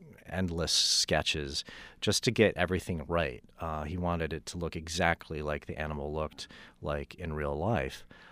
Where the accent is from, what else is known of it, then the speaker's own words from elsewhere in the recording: Vermont, United States; I grew up in Vermont, and my mom always made a point of taking us through there.